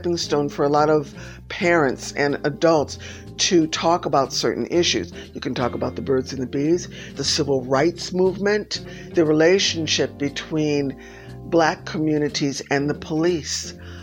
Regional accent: Minneapolis, Minnesota, United States; I grew up in Minneapolis. I'm second generation Minnesotan. My mother was born here. My father's from Kentucky.

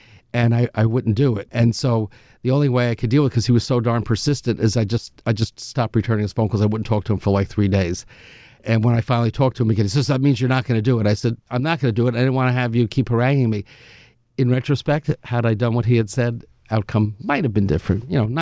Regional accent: New York, United States; so I was from Nassau.

